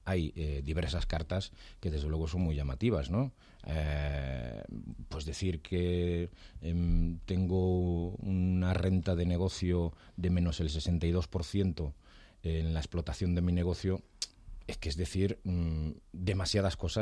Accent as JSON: {"language": "Spanish", "region": "Galicia", "country": "Spain", "said": "yo era muy irónico porque soy gallego y por lo tanto meloso"}